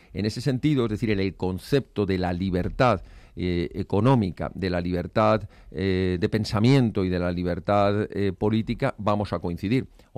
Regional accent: Spain; que no tengamos la libertad como españoles de criticar todo lo que haga

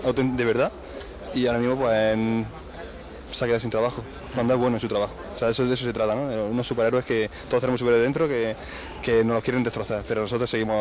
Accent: Linares, Andalusia, Spain; Sí, yo soy de Linares

